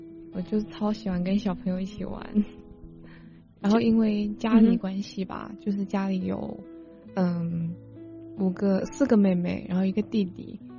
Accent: Shenzhen, Guangdong, China; 然后我是来自深圳，很高兴今天能来到这里

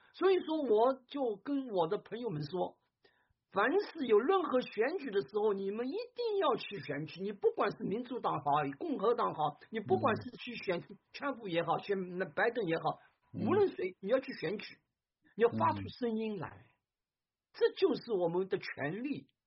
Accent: China; now in United States; 同时我们也要为我们是一个中国人而感到骄傲

